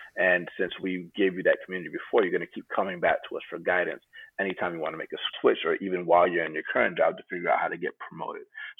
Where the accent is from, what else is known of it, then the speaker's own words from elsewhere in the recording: Atlanta, Georgia, United States; And then growing up in Atlanta, Georgia, which is like mostly Black, I never had identity issues.